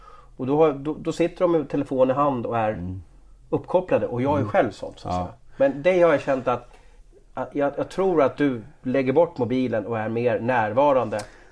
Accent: Gothenburg, Västra Götaland County, Sweden; Det här kanske låter som inte jag är från Göteborg, som att jag är dum i huvudet.

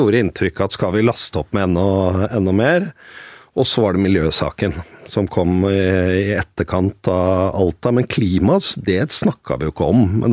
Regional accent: Oslo, Norway; 500 meter fra der jeg vokste opp, men den delen Høybråten var liksom et gammelt sånn villastrøk, arbeidestrøk, veldig mye jernbanefolk som bodde

